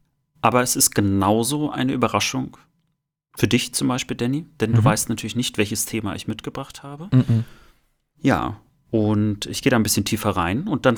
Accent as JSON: {"language": "German", "region": "East Germany", "country": "Germany", "said": "Und ich glaube auch, dass wir dort als Ostdeutsche in der Tat ein bisschen lange Zeit einfach hinterherhinken."}